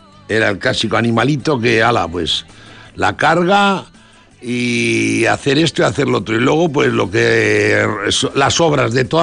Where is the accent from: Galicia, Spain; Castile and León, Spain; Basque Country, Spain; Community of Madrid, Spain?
Basque Country, Spain; Artziniega; En Amárita, no, yo nací en Arceniega.